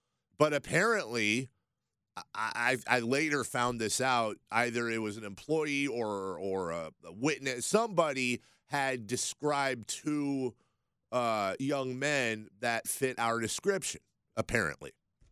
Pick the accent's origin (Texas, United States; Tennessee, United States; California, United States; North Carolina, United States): California, United States; Carmichael; I'm a pretty suburban dude, you know. born and raised in Carmichael, went to Rio Americano.